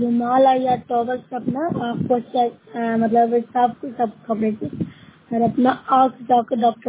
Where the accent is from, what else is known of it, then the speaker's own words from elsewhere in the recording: Bihar, India; मैं nausea block से हूँ, जिला नालंदा से निवासी हूँ।